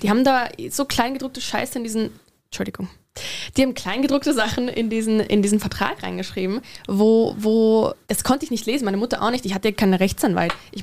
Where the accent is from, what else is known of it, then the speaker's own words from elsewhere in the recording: Burgenland, Austria; ich bin im Burgenland aufgewachsen mit so konservativen Menschen